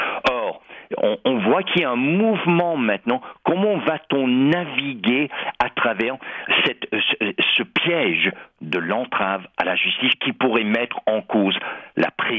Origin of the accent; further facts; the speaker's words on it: United States; On se souvient, en tant qu'Américain, on se souvient tous en 1973